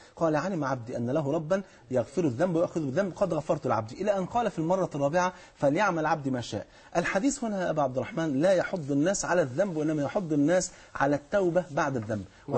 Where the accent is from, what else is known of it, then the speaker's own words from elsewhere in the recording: Egypt; عندنا في مصر